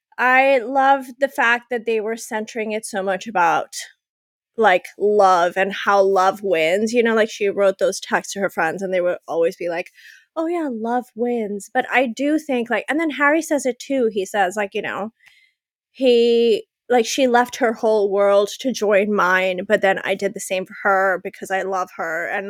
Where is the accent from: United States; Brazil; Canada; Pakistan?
Pakistan; you guys know I'm from Pakistan, and Pakistan, or India as a subcontinent, was once colonized by the British.